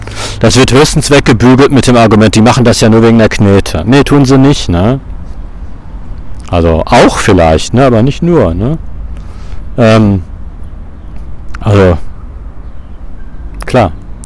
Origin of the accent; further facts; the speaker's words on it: Dortmund, North Rhine-Westphalia, Germany; meiner Heimatstadt Dortmund